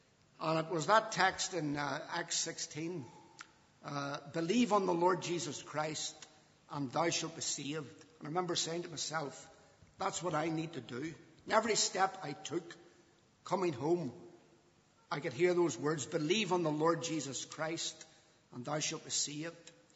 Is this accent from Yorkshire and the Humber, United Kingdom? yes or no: no; Lisburn, Northern Ireland, United Kingdom; born there; Well, I was born in Lisburn. That's the town that's on my birth certificate. I was born at the top of the Long Stone.